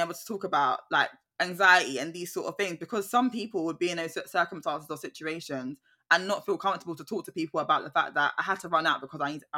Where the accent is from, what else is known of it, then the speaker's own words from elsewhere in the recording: United Kingdom; especially because we're British coming over, yeah?